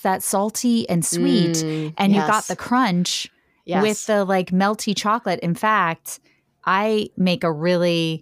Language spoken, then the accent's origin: English; Indiana, United States; I grew up in Indiana and the closest theme park we had was Kings Island, which was in Cincinnati, Ohio